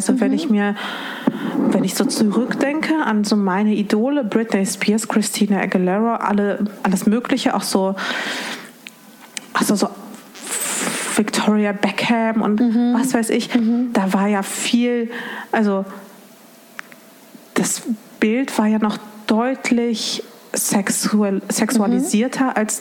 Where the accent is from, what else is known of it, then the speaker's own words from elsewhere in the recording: Dortmund, North Rhine-Westphalia, Germany; ich bin in Dortmund aufgewachsen, ist jetzt eine große Stadt an sich.